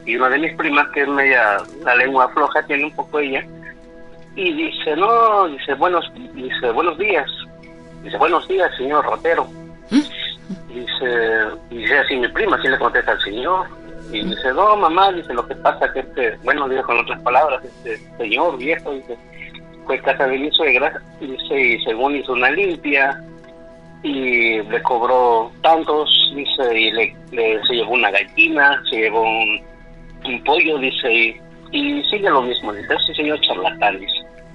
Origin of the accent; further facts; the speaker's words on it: Puebla, Mexico; Yo soy de la Sierra Norte de Puebla.